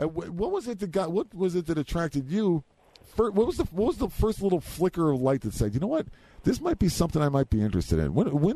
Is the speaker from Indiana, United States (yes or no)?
no; Massachusetts, United States; I grew up in Massachusetts, you know, basically with a bunch of, you know, not my parents, but I grew up in the Berkshires with the hippie movement in the 60s and everything.